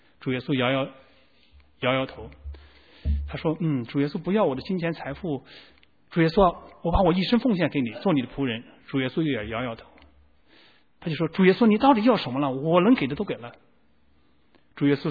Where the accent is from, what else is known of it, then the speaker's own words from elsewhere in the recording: China; 我们中国人的宗教中还有像灶上这种老君一样